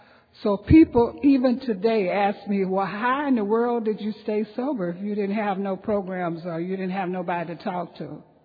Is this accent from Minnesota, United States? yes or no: no; Los Angeles, California, United States; I went to school in Watts. I was raised in Watts and did a lot of stuff in Watts.